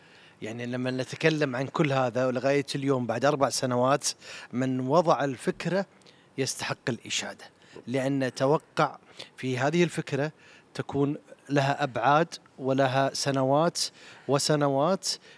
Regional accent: Qatar; كعرب، كخليجيين، كقطريين.

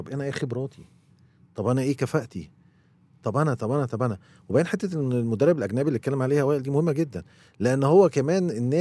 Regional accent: Alexandria, Alexandria Governorate, Egypt; عندنا في مصر يقول لك المنتخب ملوش أب

